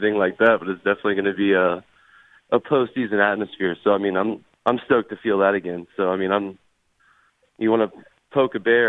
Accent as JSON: {"language": "English", "town": "Jacksonville", "region": "Florida", "country": "United States", "said": "I'm from Jacksonville."}